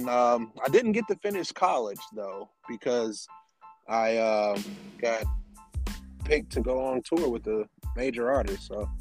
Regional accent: Reidsville, North Carolina, United States; I'm from Reidsville, North Carolina. Small town. No one will know.

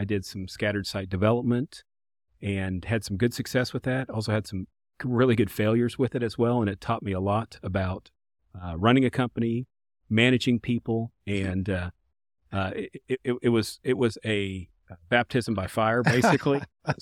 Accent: Midwest, United States; born there; So I was born here in the Midwest

